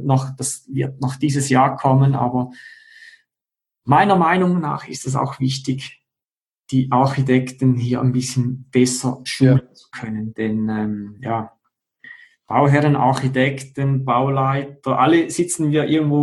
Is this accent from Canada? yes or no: no; Switzerland; bei uns in der Schweiz